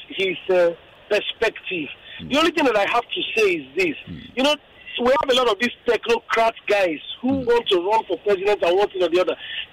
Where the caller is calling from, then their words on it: Victoria Island, Lagos, Nigeria; I'm calling from Victoria Island.